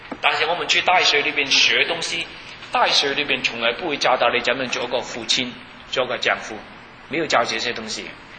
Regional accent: Hong Kong; born there; 我是出生在香港，所以呢，我不知道当时你们是想什么东西。香港是没有这些东西。

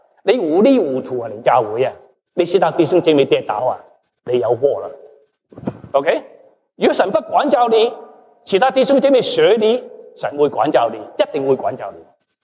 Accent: China; 英国以前骗我们中国人，卖鸦片烟给我们中国人，拿我们的黄金。

